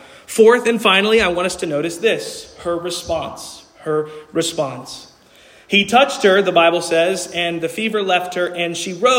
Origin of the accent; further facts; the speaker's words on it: New York City, New York, United States; Growing up in New York City in a largely Roman Catholic environment, I would often accompany my dad on pastoral visits to nursing homes and hospitals and the like.